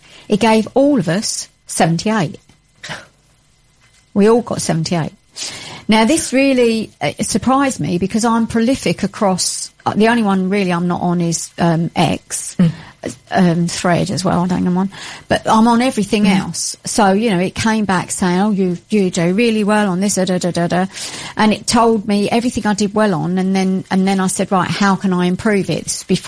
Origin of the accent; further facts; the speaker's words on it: United Kingdom; I said to the company, I am not American, I'm British. Please start all of my emails with hello.